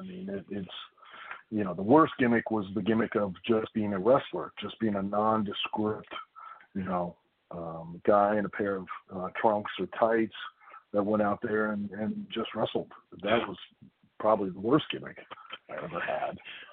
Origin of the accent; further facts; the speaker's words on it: Lima, Ohio, United States; Cause I grew up in Lima, which is up in the northwest corner.